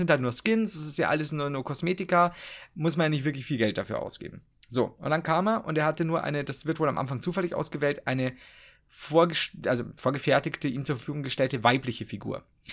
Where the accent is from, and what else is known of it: Regensburg, Bavaria, Germany